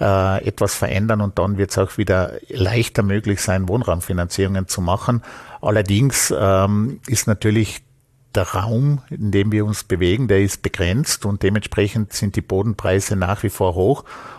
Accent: Vorarlberg, Austria; Bei uns in Vorarlberg ist es natürlich schon so, dass es immer teuer war

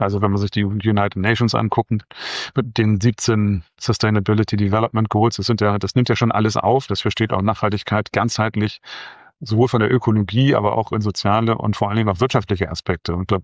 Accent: Hamburg, Germany; Ich bin im Westen Hamburgs aufgewachsen

